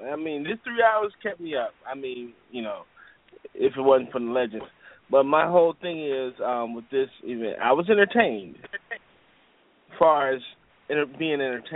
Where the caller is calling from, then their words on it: Chicago, Illinois, United States; from Chicago.